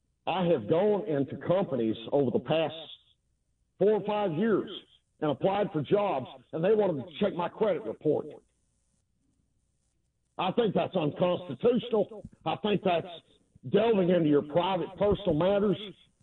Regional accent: Wisconsin, United States; accent: Southern drawl; I know I talk with this old Southern drawl and all that stuff, but I'm actually smarter than I sound. Okay. I'm originally from Wisconsin

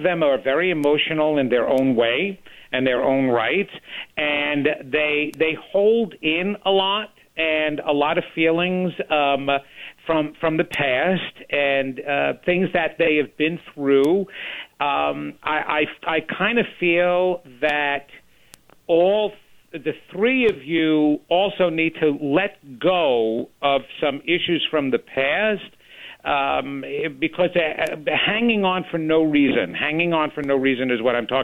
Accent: Levittown, New York, United States; also born or lived in Queens; I was born in Maspeth, Queens, but I grew up on Long Island in Levittown, which is right next to Bethpage.

